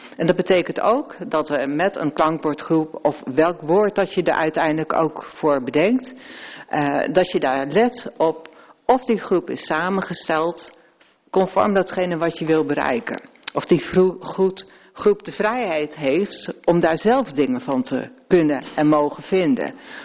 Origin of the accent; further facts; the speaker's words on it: Groningen, Netherlands; accent: Groningen; Ik heb echt mijn hele jeugd gestreden om mijn Groningse accent te verliezen.